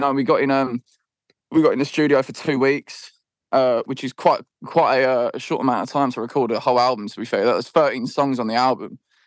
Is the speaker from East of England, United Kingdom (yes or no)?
yes; East of England, United Kingdom; we're from Essex, you know what I mean? And obviously, you know, we live here still, and this is where it's where we're from, innit?